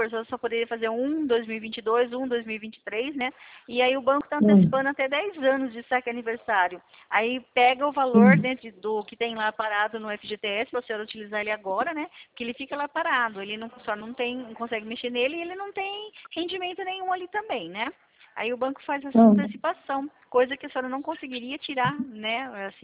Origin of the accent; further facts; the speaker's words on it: São Paulo, Brazil; Eu sou do estado de São Paulo.